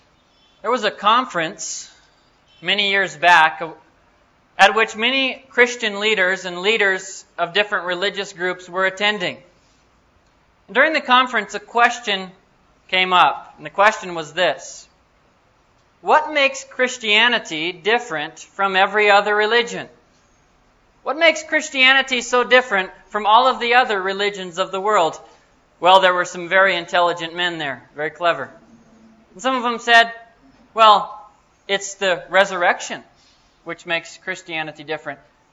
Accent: United States; You know where I'm from? This is kind of funny. I'm from the United States.

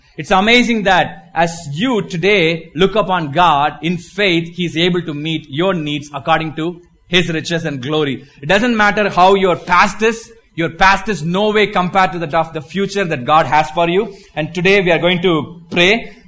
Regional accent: Atlanta, Georgia, United States; And also I'm doing some ministry in Atlanta, Georgia. I'm from Atlanta, Georgia.

